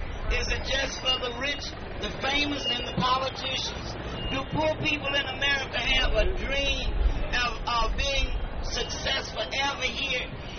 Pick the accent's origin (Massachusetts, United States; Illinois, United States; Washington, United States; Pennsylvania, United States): Illinois, United States; Chicago; I'm from Chicago, representing the Coalition to Protect Public Housing and Cabrini Green.